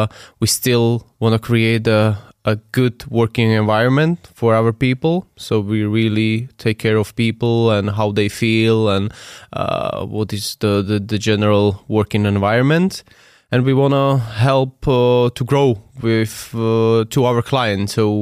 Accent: Slovakia; I'm from Slovakia

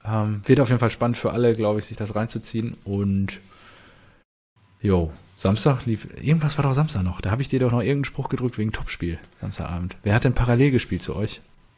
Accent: Dortmund, North Rhine-Westphalia, Germany; wir als Dortmunder

